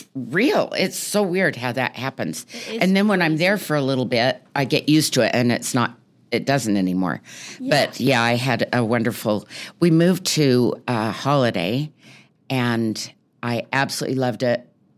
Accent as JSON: {"language": "English", "town": "Burbank", "region": "California", "country": "United States", "tie": "born there", "said": "Okay, I was born in Burbank, California. Lived there 5 years, but we went to the ocean every day of my life."}